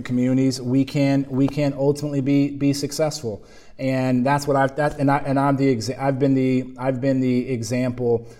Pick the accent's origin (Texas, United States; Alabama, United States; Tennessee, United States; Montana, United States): Texas, United States; San Antonio; When I look at where I grew up in San Antonio and my experiences at Texas A&M and growing up in Texas